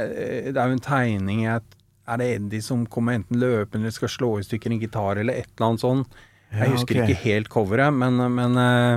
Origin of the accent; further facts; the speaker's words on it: Oslo, Norway; Født og oppvokst ved Sankt Hanshaugen, Frimannsgate, og bor der fortsatt, så jeg er skikkelig sånn. Bli utilpass hvis det er mer trær enn på Sankt Hanshaugen. Jeg liker meg veldig godt i sentrum.